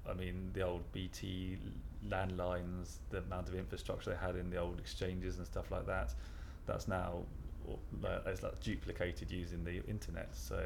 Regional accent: London, United Kingdom; moved away as an adult; now in Cardiff, United Kingdom; I originally came from just outside London, so near Heathrow Airport, but I now have a Welsh passport.

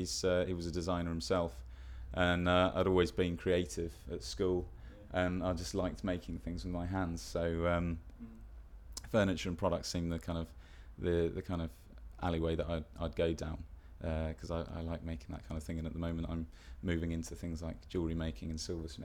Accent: Hawkhurst, South East England, United Kingdom; I'm from Kent, Hawkhurst in Kent.

